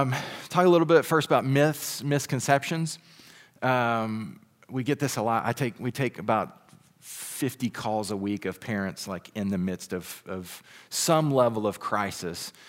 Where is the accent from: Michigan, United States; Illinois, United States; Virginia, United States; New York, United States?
Michigan, United States; Saginaw; also born or lived in Chattanooga; So I grew up in Saginaw, so I'm a local boy. Just lived here. I lived in Chattanooga, Tennessee for about 8 years.